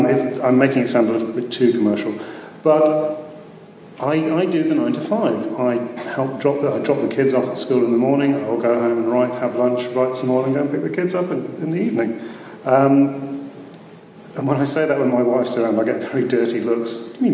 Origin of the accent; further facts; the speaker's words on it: Rutland, East Midlands, United Kingdom; I grew up in Rutland, which is this amazingly rural area in the UK. Don't get me wrong, I love it. I mean, I still live there. But I grew up as a teenager in the 70s